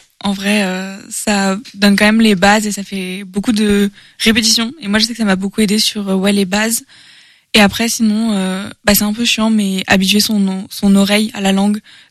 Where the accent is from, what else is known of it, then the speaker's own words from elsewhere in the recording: France; Alors que je suis française, ça arrive et c'est ok